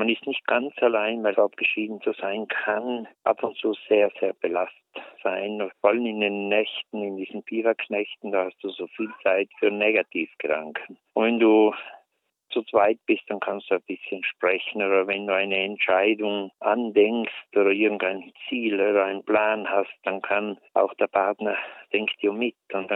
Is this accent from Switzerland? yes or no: no; Trentino-Alto Adige, Italy; Ich bin ja selber geboren in Südtirol, ziemlich abseits in einem Tal auf einem Bergbauernhof.